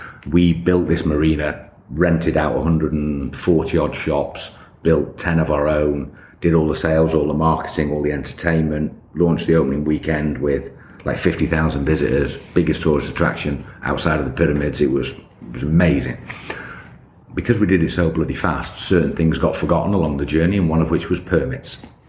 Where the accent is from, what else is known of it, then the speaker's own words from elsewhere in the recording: United Kingdom; I'm just a British kid and we won't have that arrogance.